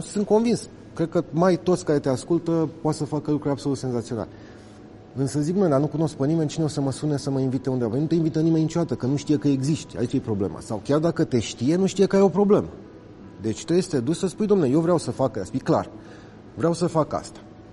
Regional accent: Romania; now in Switzerland; Deci noi nu aveam în momentul ăla ca român dreptul de muncă sub nicio circunstanță în Elveția.

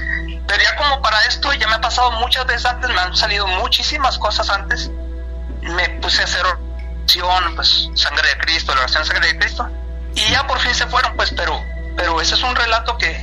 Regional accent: Tijuana, Baja California, Mexico; now in Tecate, Mexico; Soy de Tijuana, Tijuana.

